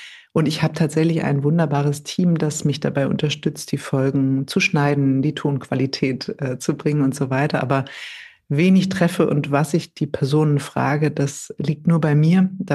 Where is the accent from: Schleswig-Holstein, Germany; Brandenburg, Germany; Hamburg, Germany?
Hamburg, Germany; In Hamburg, genau, als Hamburger Dern. Ich bin mit 18 ausgezogen.